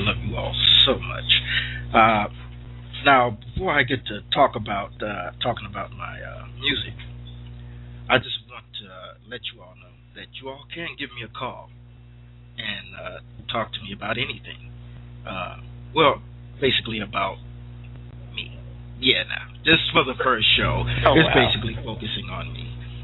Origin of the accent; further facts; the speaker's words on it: Chicago, Illinois, United States; I was born and raised in Chicago, Chi-Town, the South Side, Cook County Hospital.